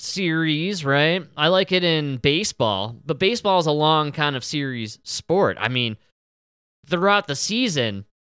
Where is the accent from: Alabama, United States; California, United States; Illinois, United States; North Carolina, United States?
Illinois, United States; Chicago; Yeah, well, we're from Chicago.